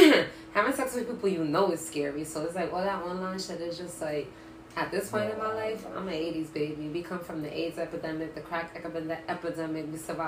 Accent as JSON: {"language": "English", "town": "Bronx", "region": "New York", "country": "United States", "said": "I'm from the Bronx. I have to because I'm in tune with what's going on in my neighborhood."}